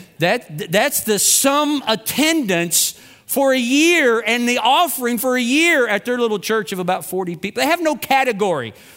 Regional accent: Germantown, Kentucky, United States; You see, I'm from Germantown, Kentucky. Population less than 200.

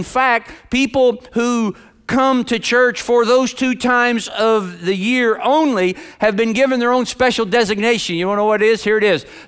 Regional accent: Kentucky, United States; And yes, I'm aware that Florida beat my home state, Kentucky, twice this year in basketball.

